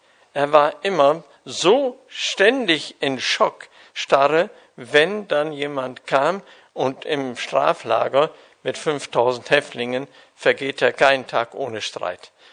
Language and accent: German; North Rhine-Westphalia, Germany; ich bin ja gebürtig aus Münsterland, im katholischen Elternhaus groß geworden